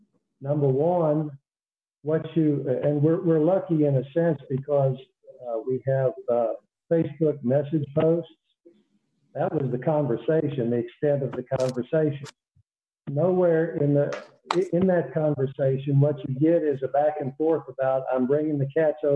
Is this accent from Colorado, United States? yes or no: no; Madisonville, Tennessee, United States; I am from Madisonville, Tennessee, and I represent Ms. Wesser.